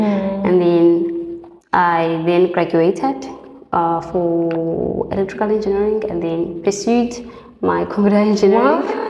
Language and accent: English; Eastern Cape, South Africa; moved away as an adult; now in Cape Town, South Africa; I grew up in Eastern Cape, studied there to high school, came here for varsity.